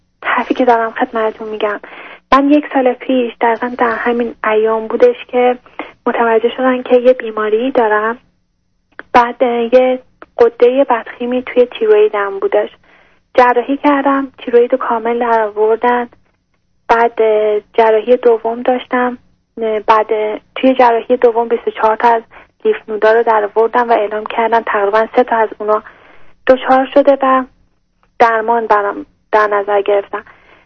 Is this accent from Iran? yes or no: yes; Iran; now in Germany; از ایران مهاجرت کردیم به آلمان.